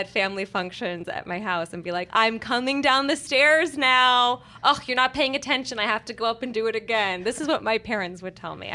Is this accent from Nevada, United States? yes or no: yes; Las Vegas, Nevada, United States; also born or lived in New York; now in Los Angeles, United States; I was born in New York, raised in Las Vegas, and I've lived in California the longest. I've lived in LA now for over 14 years.